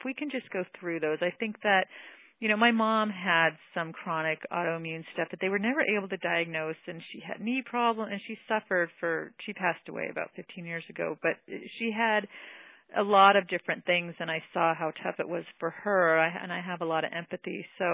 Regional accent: California, United States; now in Boston, United States; It's funny, because I'm from California, and I've been here on the East Coast in the Boston area for 10 years

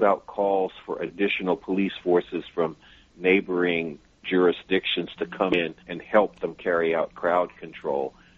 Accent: New York, United States; When I mention that I'm from New York, people hug me and thank me for coming down.

